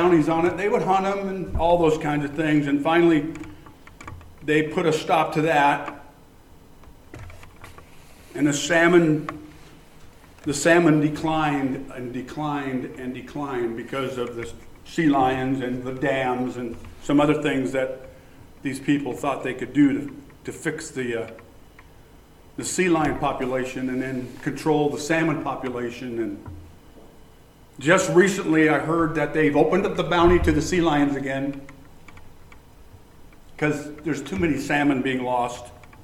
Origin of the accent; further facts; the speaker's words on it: Northwest, United States; We grew up in the Northwest where they fished for a living, crab fished for a living, logged trees for a living, clam dig, all that kind of stuff you do in the nature.